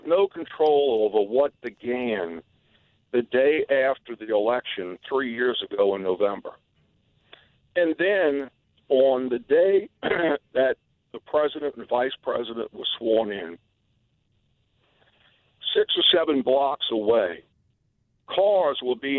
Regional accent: Louisiana, United States; I'm from St. Tammany Parish. We have a different view than you have.

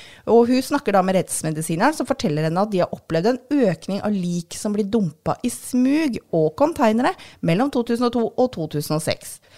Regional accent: Drammen, Buskerud, Norway; er jo tross alt født og oppvokst i Drammen.

